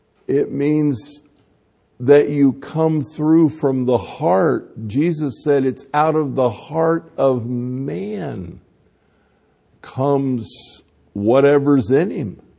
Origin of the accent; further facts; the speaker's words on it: the South, United States; I come from the South, in case you never noticed that, and my speech betrays itself.